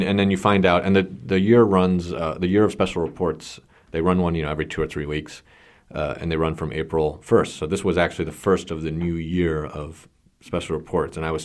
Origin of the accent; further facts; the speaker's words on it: Palo Alto, California, United States; because I'm from Silicon Valley, raised in Palo Alto, not born there.